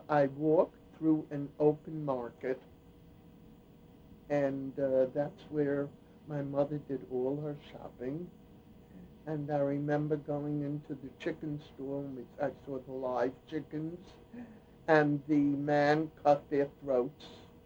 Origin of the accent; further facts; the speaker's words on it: Brooklyn, New York, United States; born there; I was born in Brooklyn at the I was born home.